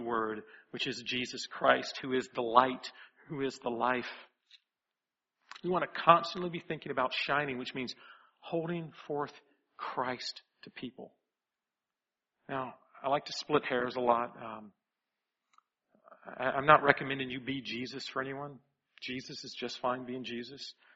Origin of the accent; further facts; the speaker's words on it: the South, United States; I grew up in the South, so this is the kind of stuff they made up in the hills, right?